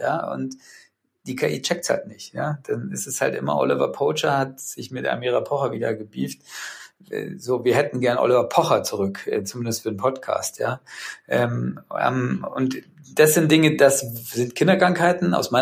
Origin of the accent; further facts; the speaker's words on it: Munich, Bavaria, Germany; wir sind ja Münchner